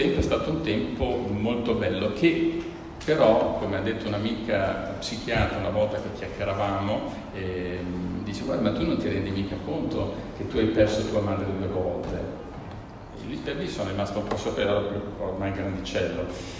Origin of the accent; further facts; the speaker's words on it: Bologna, Emilia-Romagna, Italy; io sono originario di Bologna, come per tutti noi le nostre radici familiari hanno un grosso peso, e la mia famiglia è mista, mio padre è di origine molisana